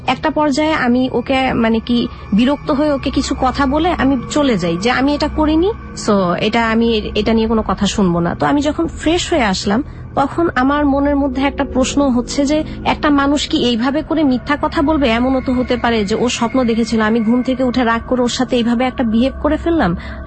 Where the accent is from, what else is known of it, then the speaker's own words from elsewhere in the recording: Dhaka, Dhaka Division, Bangladesh; আমি মিরপুর 11 থেকে এসেছি।